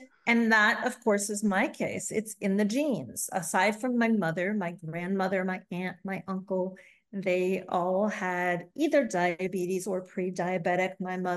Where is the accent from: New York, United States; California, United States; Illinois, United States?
Illinois, United States; Chicago; I grew up in Chicago where I took public transportation